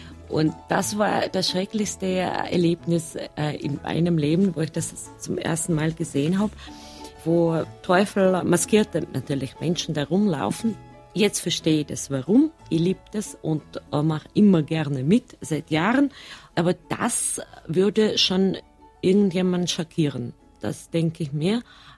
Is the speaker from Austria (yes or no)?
yes; Tyrol, Austria; ah, du bist auch Tirolerin. Hallo, grüß dich, wo kommst du her? Und in dem Moment, ja, habe ich verstanden, ich bin wahrscheinlich Tirolerin.